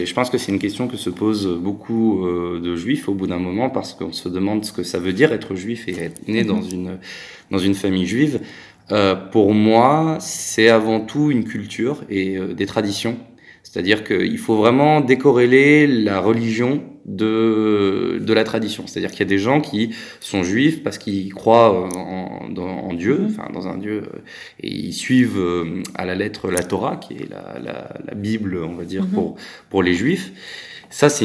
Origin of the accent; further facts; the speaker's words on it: Paris, Île-de-France, France; born there; moi, je viens de d'abord de Paris, puisque je suis né à Paris et je suis donc français. Mais mon père est italien. Il est, lui, pour le coup, né en Afrique. Ma mère, elle est française, mais elle est née en Algérie.